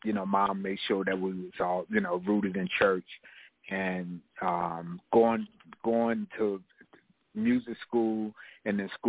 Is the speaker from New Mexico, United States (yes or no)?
no; New Jersey, United States; also born or lived in Washington, D.C.; now in North Carolina, United States; I was born in Washington, D.C., and ended up raised in New Jersey, and now an adopted son of North Carolina.